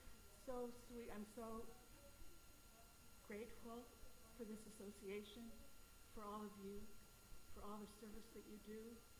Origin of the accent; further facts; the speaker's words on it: Hawaii, United States; Everyone who knows me knows I'm from Hawaii, born and raised, and all of my experiences with Srila Prabhupada happened there.